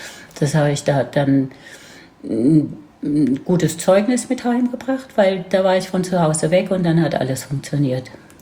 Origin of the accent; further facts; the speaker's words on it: Baden-Württemberg, Germany; Und ich bin in Ziegelbach aufgewachsen.